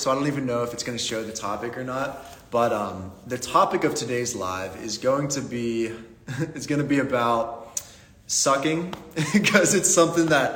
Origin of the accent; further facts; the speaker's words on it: Pittsburgh, Pennsylvania, United States; So like I said … I'm from Pittsburgh, and I just got my haircut yesterday.